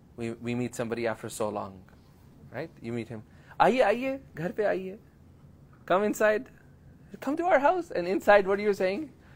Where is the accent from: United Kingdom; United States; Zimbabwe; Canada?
Canada; I would just enter. I'm like Canadian. I'm like, yalla, let's go.